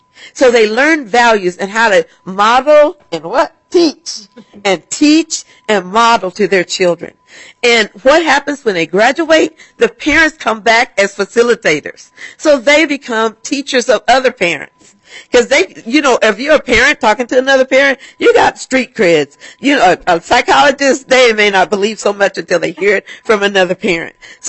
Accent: Texas, United States; I'm from Texas originally

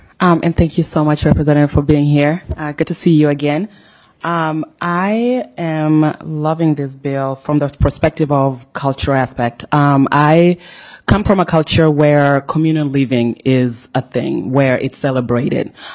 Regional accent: Brooklyn Center, Minnesota, United States; our family home that I grew up in Brooklyn Center.

